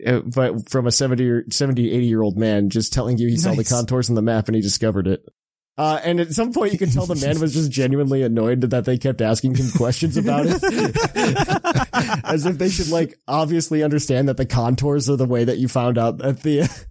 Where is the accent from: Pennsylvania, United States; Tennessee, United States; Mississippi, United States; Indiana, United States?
Indiana, United States; So like, I'm originally from Indiana, right? So I will call Ohio an upgrade.